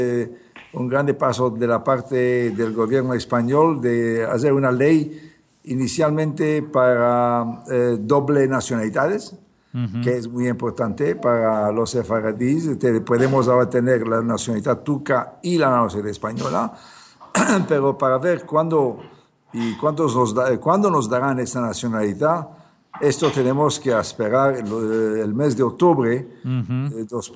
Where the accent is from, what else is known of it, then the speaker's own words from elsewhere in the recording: Istanbul, Turkey; hay unas 3-4 generaciones que somos de Estambul.